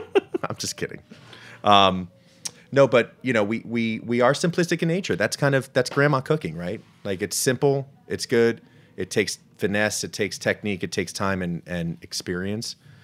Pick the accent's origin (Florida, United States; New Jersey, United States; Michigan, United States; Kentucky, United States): New Jersey, United States; every single pizza was named after a pizza joint I ate at growing up in Jersey. So I'm a Jersey guy.